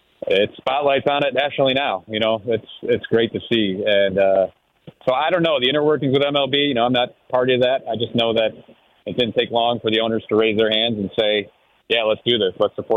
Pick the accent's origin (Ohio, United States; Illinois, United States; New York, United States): Ohio, United States; Cleveland; So it's just, as a small market guy myself, I'm from Cleveland.